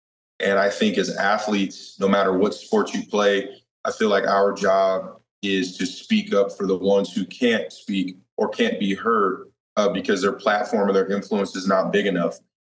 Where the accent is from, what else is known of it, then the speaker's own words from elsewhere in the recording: Alabama, United States; where I grew up in Alabama, being biracial, me and my sister being very athletic.